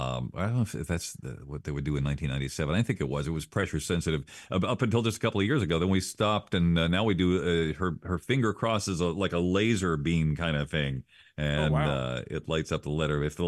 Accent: Huntington, West Virginia, United States; And he went to my high school, Huntington High School in West Virginia. So he's from my hometown, which is neat too.

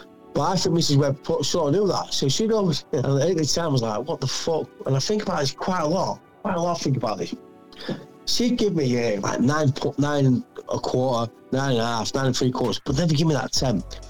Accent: Yorkshire and the Humber, United Kingdom; The estate next to mine, there was Nunsthorpe, I'm from the Nunsthorpe, there was a Grange, there was St. Michael's.

